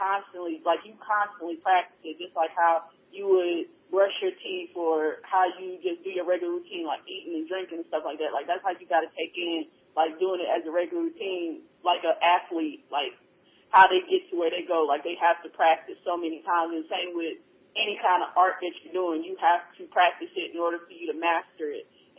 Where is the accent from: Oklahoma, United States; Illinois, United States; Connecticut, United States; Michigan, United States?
Oklahoma, United States; because I'm like country. I'm from the Midwest. I'm from Oklahoma, and we country. So sometimes my accent comes out sometimes